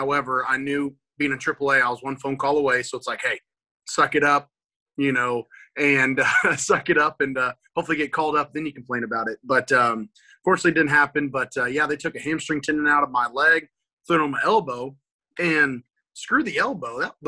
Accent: Edmond, Oklahoma, United States; Yeah, well, I grew up in Evan, Oklahoma, went to Deer Creek High School

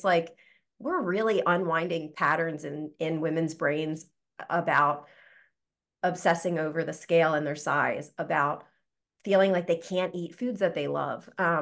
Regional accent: Delaware, United States; We are both from Delaware.

